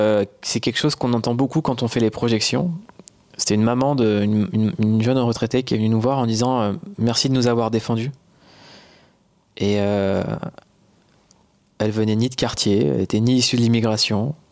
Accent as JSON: {"language": "French", "country": "France", "tie": "born there", "said": "Moi, je suis né en France."}